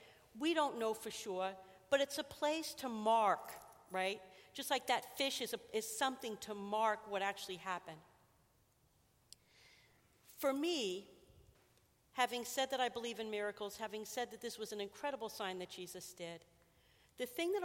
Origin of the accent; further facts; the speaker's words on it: New Jersey, United States; I grew up in New Jersey, and I think you can tell that.